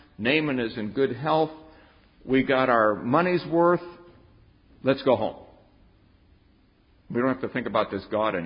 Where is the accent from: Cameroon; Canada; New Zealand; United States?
United States; Los Angeles, California; I come from Los Angeles. We have a river. Our river has cement walls, and it also has a cement bottom.